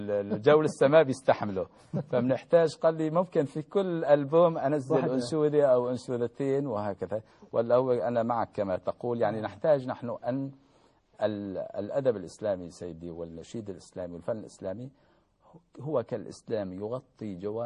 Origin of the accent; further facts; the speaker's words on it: Syria; عندنا في سوريا